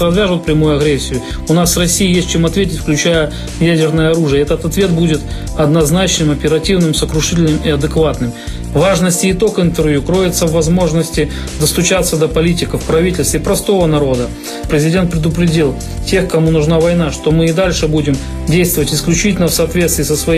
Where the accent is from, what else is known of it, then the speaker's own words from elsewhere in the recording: Belarus; Народ Украины, мы, белорусы